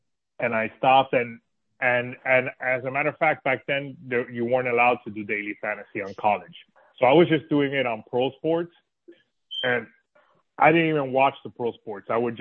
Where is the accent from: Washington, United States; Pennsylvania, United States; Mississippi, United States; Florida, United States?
Florida, United States; Miami; I grew up when I was growing up in Miami, we only had the Dolphins and the Miami Hurricanes.